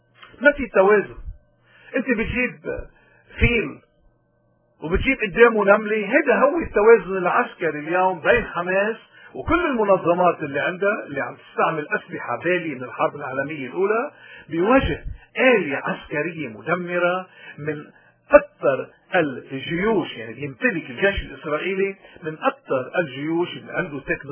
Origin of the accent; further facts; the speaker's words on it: Lebanon; ونحن كلبنانيين نحن من حقنا كلبنانيين نعيش بأمن وبسلام وبحرية